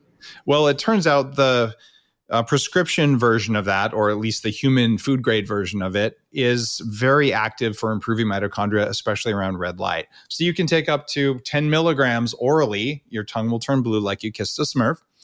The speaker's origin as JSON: {"language": "English", "region": "New York", "country": "United States", "said": "So yikes, as a New Yorker, I don't want to tell you not to take the subway"}